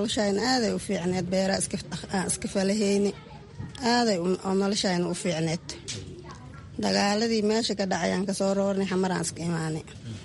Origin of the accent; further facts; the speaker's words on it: Janaale, Lower Shabelle, Somalia; moved away; Janaale aan ka soo barakacnay dagaalkii Janaale.